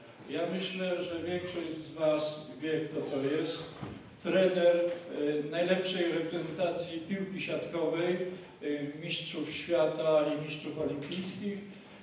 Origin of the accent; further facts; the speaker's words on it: Głuchołazy, Opole Voivodeship, Poland; ja urodziłem się i mieszkałem w Głuchołazach.